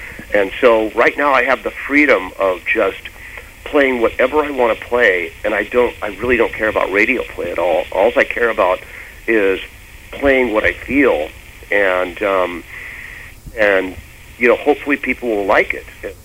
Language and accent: English; United States; being an American and being free and just having a great time in the 80s